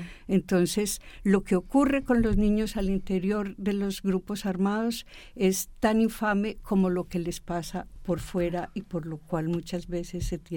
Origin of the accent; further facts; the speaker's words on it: Colombia; now in Spain; quiero decir desde dónde me sitúo. Yo soy una mujer refugiada colombiana desde hace 16 años.